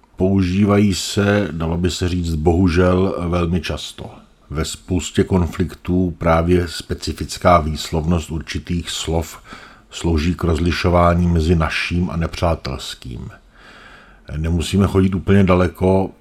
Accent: Nymburk, Central Bohemian Region, Czechia; vyrůstal jsem v Nymburce a už jenom z toho faktu, že to takhle říkám, poznají ti, kteří Nymburk znají, že mluvím pravdu. Jak? No je to jednoduché. Kdybych nebyl z Nymburka, tak řeknu, že jsem vyrůstal v Nymburku.

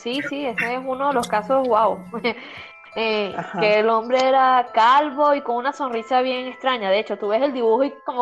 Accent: Venezuela; en mi país aquí en Venezuela

